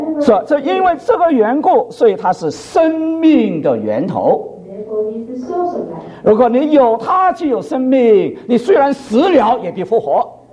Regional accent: China; 在这一点上啊，我们中国人呢比较印象模糊

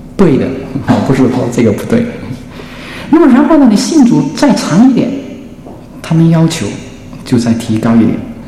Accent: China; 因为他们犹太人吃饭要洗脚，我们中国人吃饭要洗手。

